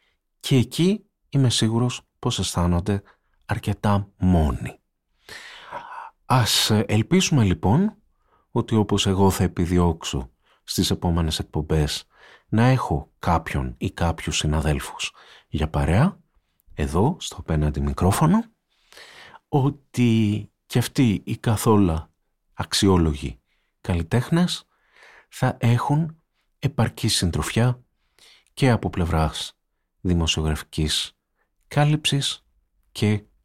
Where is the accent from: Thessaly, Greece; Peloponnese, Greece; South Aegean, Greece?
Peloponnese, Greece; είμαι ένας κριτικός από τη Μάνη